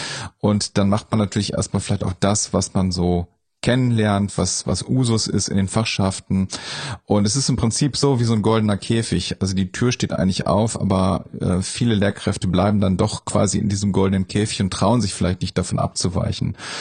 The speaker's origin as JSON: {"language": "German", "region": "North Rhine-Westphalia", "country": "Germany", "said": "Hier in Ostwestfalen-Lippe, wo ich herkomme"}